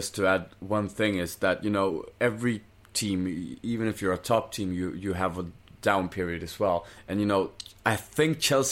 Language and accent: English; Brazil; English is a second language; I'm from Brazil.